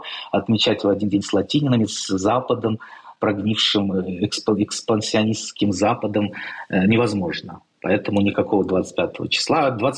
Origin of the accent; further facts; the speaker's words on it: Russia; Я вырос в России, отмечал 25 числа, а 7-го тоже было приятно, потому что служба по телевизору.